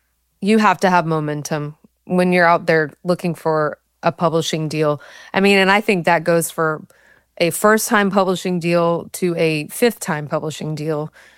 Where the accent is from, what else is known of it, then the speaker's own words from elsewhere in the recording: Texas, United States; now in Nashville, United States; Born and raised in Texas. Loved music, never wanted to perform or sing or write or anything. I discovered in college I wanted to be in the music business. So moved up to Nashville after graduation